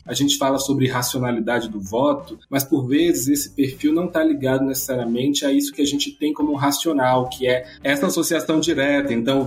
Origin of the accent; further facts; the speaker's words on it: Bahia, Brazil; Eu poderia, como baiano, falar aqui as glórias desse estado por muito tempo